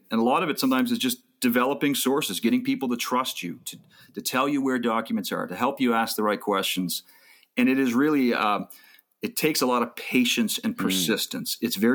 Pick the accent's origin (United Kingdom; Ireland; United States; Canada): Canada; Saint John, New Brunswick; now in Ontario, Canada; And then started working for the daily paper near where I grew up in St. John, and went on to write for newspapers across the country. Eventually settled in Ontario